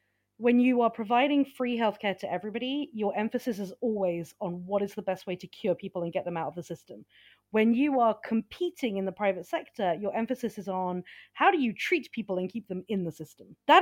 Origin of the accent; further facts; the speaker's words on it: United Kingdom; as a Brit